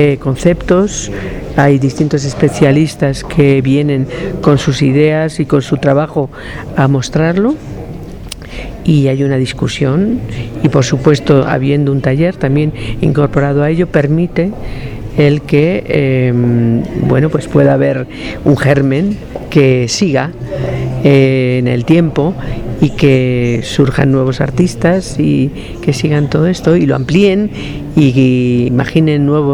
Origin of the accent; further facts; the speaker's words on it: Las Palmas de Gran Canaria, Canary Islands, Spain; born there; yo nací en Las Palmas de Gran Canaria, pero nací porque fui concebida en el Sáhara, en África. Y yo siempre digo que soy nómada.